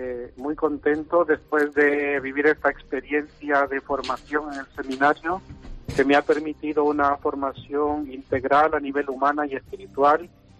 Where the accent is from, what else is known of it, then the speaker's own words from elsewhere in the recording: Guatemala; now in Spain; yo soy de Guatemala. En España solo se encuentra mi madre y dos tías monjas que son clarisas